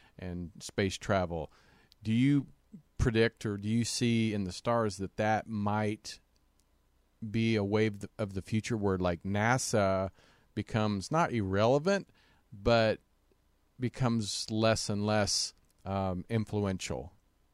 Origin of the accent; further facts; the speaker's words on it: Kansas, United States; I always tell people when I was a kid, in my hometown in Kansas, that people we actually had a party line